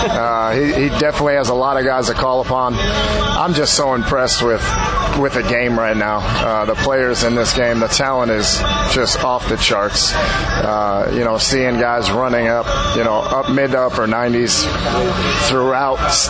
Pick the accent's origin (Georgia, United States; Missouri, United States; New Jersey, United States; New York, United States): New York, United States; also born or lived in Texas; now in Tennessee, United States; Well, I grew up, born in Texas, grew up in New York. I reside in Tennessee now. But growing up in New York, yeah, I played a lot of sports.